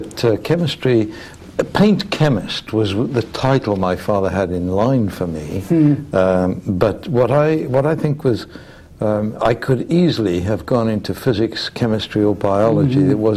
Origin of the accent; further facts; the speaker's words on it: Johannesburg, Gauteng, South Africa; I was born in Durban in South Africa. I was brought up in Johannesburg, went to school in Johannesburg, went to university there, and completed my PhD there.